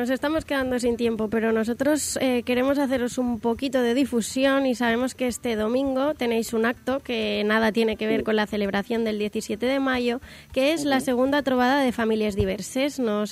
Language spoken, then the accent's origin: Spanish; Bétera, Valencian Community, Spain; yo soy de Vétera y no me enteré de esto